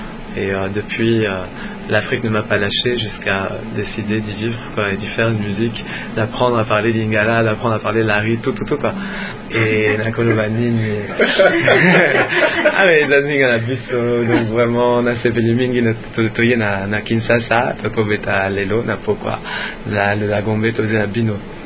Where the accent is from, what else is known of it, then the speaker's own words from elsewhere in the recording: France; moved away as an adult; now in Congo; donc je suis français d'origine, je suis au Congo depuis 2001.